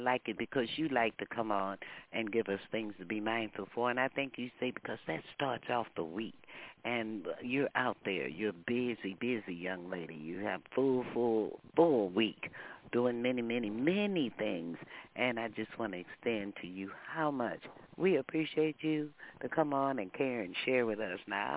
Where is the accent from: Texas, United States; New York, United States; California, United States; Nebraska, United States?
Texas, United States; Yeah, I'm a Texan.